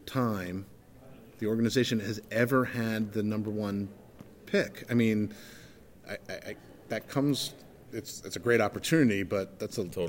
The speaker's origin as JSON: {"language": "English", "region": "New York", "country": "United States", "tie": "born or raised there", "said": "I grew up in the New York area"}